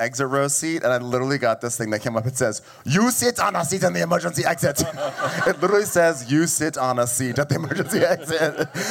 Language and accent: English; Birmingham, West Midlands, United Kingdom; accent: Brummie; I was going to work on my Brummy accent, and I didn't. So it's just going to be the usual quasi, all parts of England kind of accent that gets mashed together.